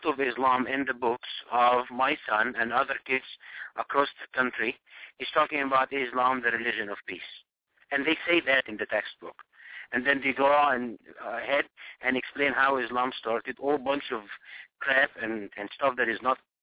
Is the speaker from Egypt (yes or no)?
yes; Egypt; I'm from Egypt. I can get the, you know, whatever.